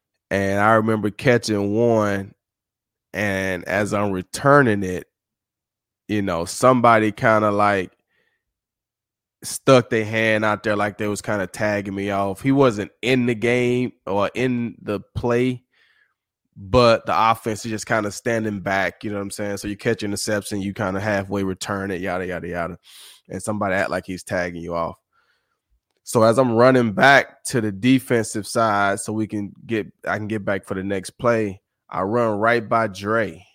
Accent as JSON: {"language": "English", "town": "Summit", "region": "Mississippi", "country": "United States", "said": "He's from Magnolia. I'm from Summit. You know, he went to South Pike High School. I went to North Pike High School. So the county is Pike County."}